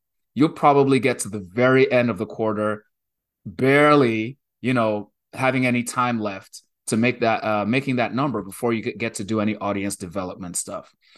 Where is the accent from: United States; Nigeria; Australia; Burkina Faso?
Nigeria; I grew up in Nigeria in a fairly large city, a city of 4 million people in Nigeria.